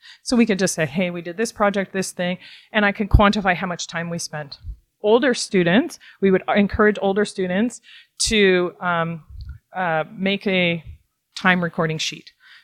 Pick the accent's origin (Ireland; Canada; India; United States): Canada; Ontario; I'm from Ontario, been homeschooling in Ontario for 21 years.